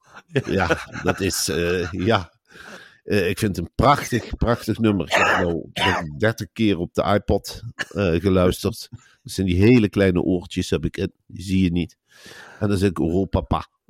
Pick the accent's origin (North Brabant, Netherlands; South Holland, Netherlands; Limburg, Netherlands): Limburg, Netherlands; Ik kom uit de Mijnstreek.